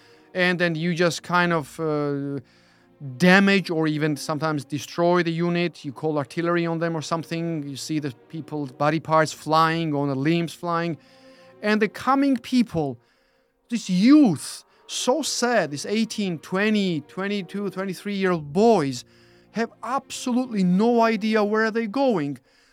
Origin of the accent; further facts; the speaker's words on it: Georgia; English is a second language; now in United Kingdom; been living in the United Kingdom for 13 years now. And as for the war, yeah, being born and then growing up in Georgia, I have witnessed about five wars